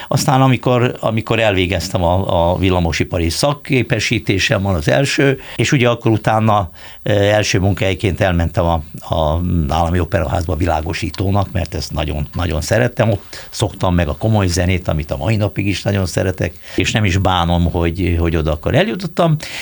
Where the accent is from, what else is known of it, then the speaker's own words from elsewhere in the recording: Budapest, Hungary; én, mint budapesti tőzsgyökeres budai, egyértelműen egy kicsit nehezen viseltem a vidéki életet